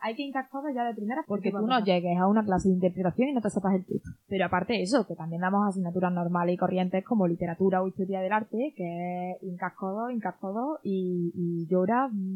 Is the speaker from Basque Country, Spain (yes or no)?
no; Andalusia, Spain; accent: Andalusian; interpretar no es andaluz. ¿Sabes? Yo tengo que saber castellanizar y tengo que saber hablar sin que se note mi acento y, entre comillas, perder mi acento.